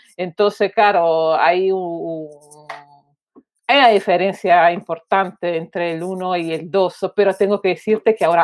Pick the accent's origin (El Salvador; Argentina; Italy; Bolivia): Italy; Spanish is a second language; also born or lived in Spain; now in Chile; soy italiana y vivo en Chile. Entonces vivo en Chile ya hace muchos años, después de haber vivido muchos años en España también.